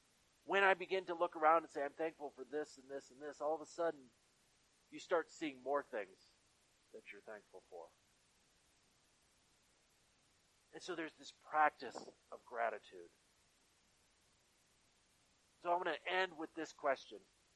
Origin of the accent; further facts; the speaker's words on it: Michigan, United States; I grew up here in Western Michigan and always loved the beaches, the dunes and stuff.